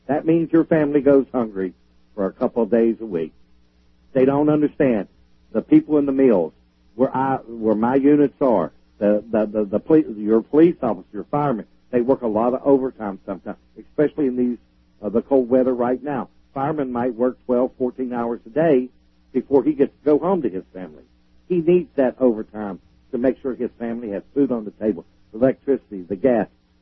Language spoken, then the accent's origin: English; Pennsylvania, United States; I have to fight what's in my home state right now.